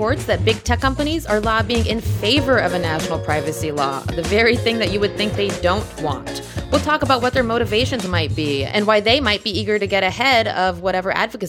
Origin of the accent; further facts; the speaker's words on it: Nashville, Tennessee, United States; accent: Southern; It's because I used to have a strong Southern accent. I'm from Nashville, and sometimes I just don't sound like everybody else, even though I worked hard to get rid of it.